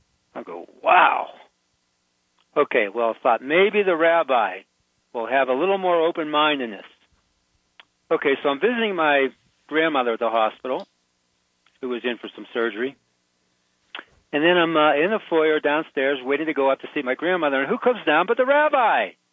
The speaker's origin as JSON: {"language": "English", "town": "Pittsburgh", "region": "Pennsylvania", "country": "United States", "tie": "born there", "said": "I was born in Pittsburgh."}